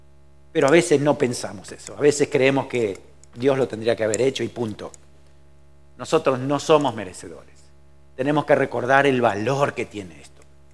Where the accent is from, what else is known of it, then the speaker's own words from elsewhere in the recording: Argentina; Y era cultural que los amigos se daban un beso en la mejilla. En mi país eso es normal. Aquí, alguna vez lo intenté y casi recibí algo. Digo, no, ok, es para Argentina nomás.